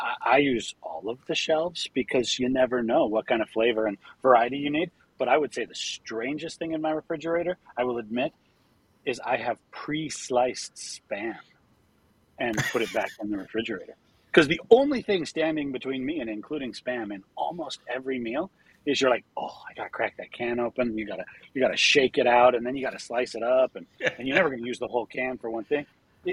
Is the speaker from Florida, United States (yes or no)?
no; Utah, United States; And growing up in Utah, our version of it was fry sauce.